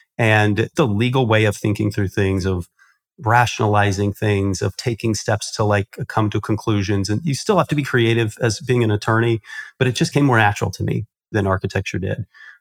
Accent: Indiana, United States; I grew up in Indiana, in a kind of a small rural town in Indiana.

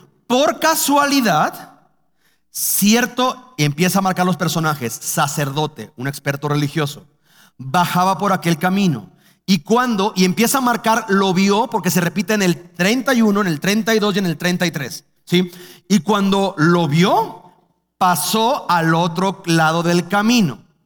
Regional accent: Cuernavaca, Morelos, Mexico; yo soy de Cuernavaca, yo vengo de Cuernavaca

